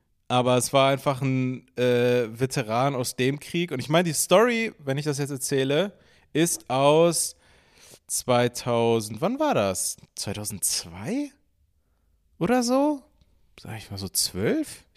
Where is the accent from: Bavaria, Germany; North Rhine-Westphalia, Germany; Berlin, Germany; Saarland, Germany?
Berlin, Germany; ich komme aus Berlin, ne?